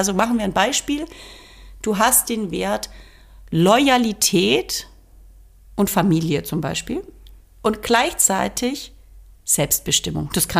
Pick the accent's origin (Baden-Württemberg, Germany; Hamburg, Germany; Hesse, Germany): Baden-Württemberg, Germany; born there; Ich bin gebürtige Schwäbin